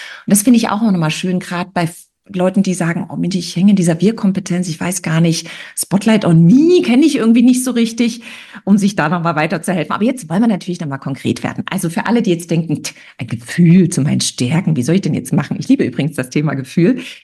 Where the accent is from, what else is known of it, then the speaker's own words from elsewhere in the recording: East Germany, Germany; wir beide sind ja Wendekinder. Das heißt, wir stammen als Ostladies aus dem Osten.